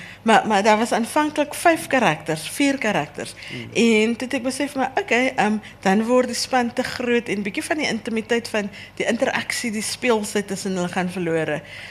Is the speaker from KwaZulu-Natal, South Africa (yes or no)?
no; Grabouw, Western Cape, South Africa; En ek het natuurlijk in Grabouw groot geword, so mense ken my.